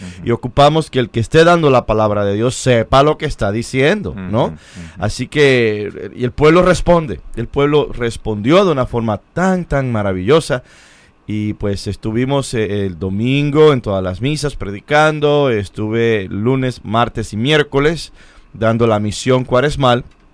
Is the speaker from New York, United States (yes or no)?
yes; Brooklyn, New York, United States; born there; yo nací en Brooklyn. Uh-huh. Yo nací en el Hospital de Santa María, en el condado, en el área de Brooklyn, y me bauticé en Nuestra Señora de la Merced, en Brooklyn.